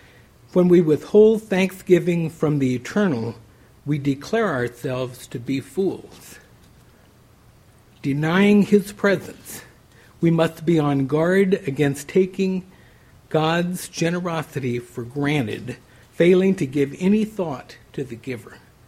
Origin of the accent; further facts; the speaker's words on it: California, United States; When I was growing up in California, as I was a little boy